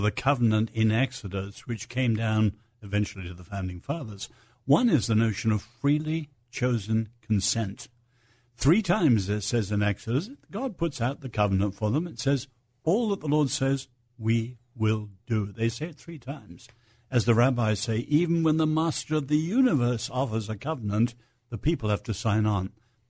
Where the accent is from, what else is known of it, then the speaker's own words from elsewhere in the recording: England, United Kingdom; So in England, I'm English.